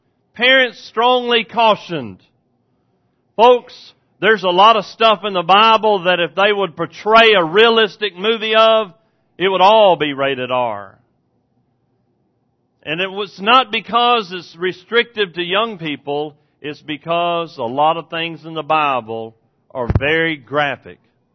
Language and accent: English; Texas, United States; but I was raised in East Texas and it's kind of like Southeast Arkansas. We just want to shake hands, okay?